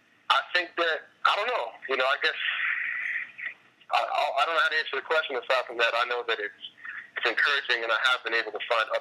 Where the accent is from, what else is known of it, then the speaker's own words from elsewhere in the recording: New York, United States; also born or lived in New Jersey; You know, I grew up around New York and New Jersey, and I know what's there.